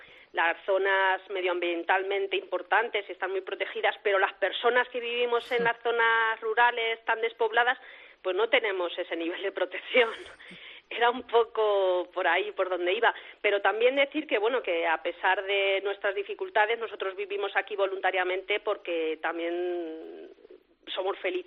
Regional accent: Sayatón, Castilla-La Mancha, Spain; porque hablo de Sayatón pues porque es mi pueblo

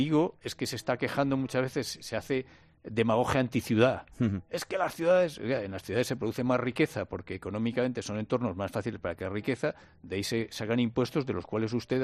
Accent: Asturias, Spain; mi tierra natal Asturias, el norte de España, que está mucho más envejecido que el sur, por cierto, que Andalucía

